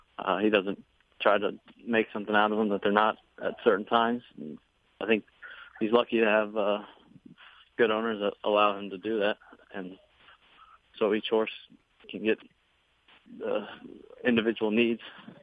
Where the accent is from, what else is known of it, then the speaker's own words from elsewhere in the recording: Lexington, Kentucky, United States; But I grew up in Lexington for the most part with my mom, and then when we'd have vacations from school, any sort of break from school or anything, then we'd always, me and my brother would always come up here.